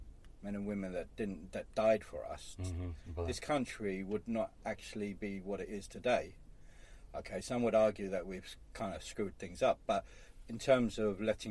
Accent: Balham, London, United Kingdom; born there; I come from a mixed background. My mother's from Trinidad in the West Indies. My dad's South Africa. I was born in Balham. So I'm a bit of an old dolly mixture.

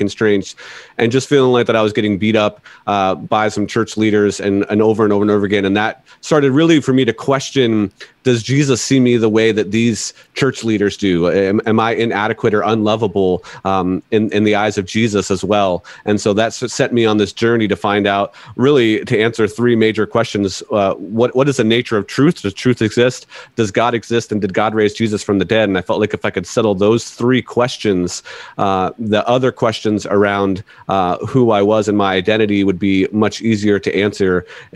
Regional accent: Erie, Pennsylvania, United States; growing up in Erie, Pennsylvania, we were on the lake a lot.

